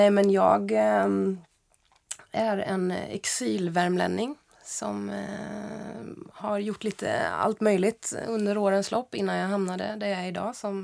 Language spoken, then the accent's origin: Swedish; Värmland, Sweden; Ja, jag är en vinintresserad värmlänning helt enkelt.